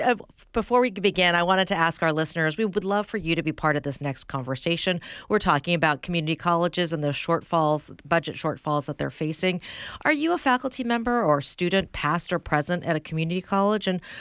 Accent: Mission Viejo, California, United States; my Saddleback Community College, where I grew up in Mission Viejo, California.

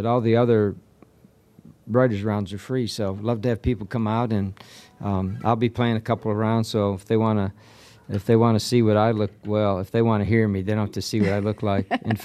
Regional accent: Michigan, United States; now in Nashville, United States; I grew up in Michigan and moved to Nashville many, many decades ago, and I come from a large family

